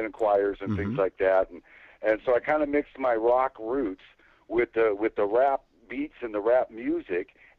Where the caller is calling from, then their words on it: Oregon, United States; I'm calling in from Southern Oregon, beautiful Southern Oregon.